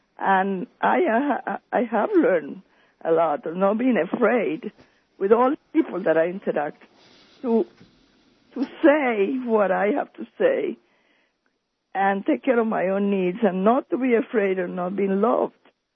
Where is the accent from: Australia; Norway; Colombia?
Colombia; now in New York City, United States; Colombia.